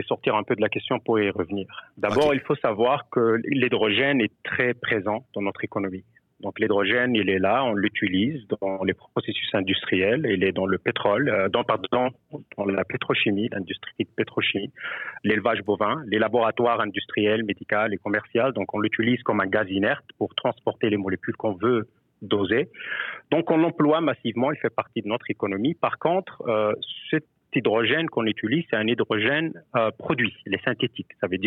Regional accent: Tunisia; moved away as an adult; now in Canada; mon intérêt à la géologie a commencé à un très jeune âge où j'ai grandi en Tunisie, donc à la jonction des Atlas et de la mer méditerranéenne.

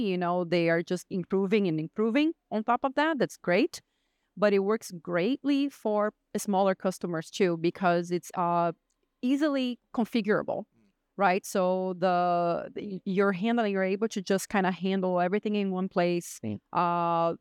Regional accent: Brazil; first language Portuguese; English is a second language; You know, I am from Brazil. Portuguese is my native language. By the time I was 14, I could speak English and Spanish fluently already.

